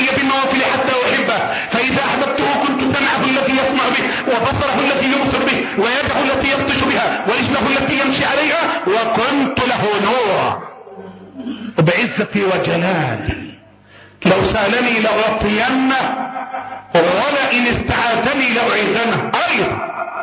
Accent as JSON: {"language": "Arabic", "country": "Egypt", "said": "اللهم احفظ بلدنا مصر من الفتن ما ظهر منها وما بطن"}